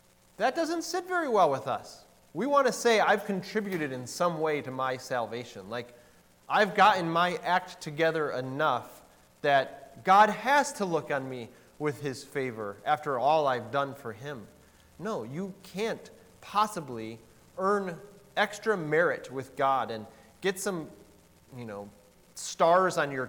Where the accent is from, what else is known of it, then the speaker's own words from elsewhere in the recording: Bolingbrook, Illinois, United States; as I was growing up in Bolingbrook and in churches in that area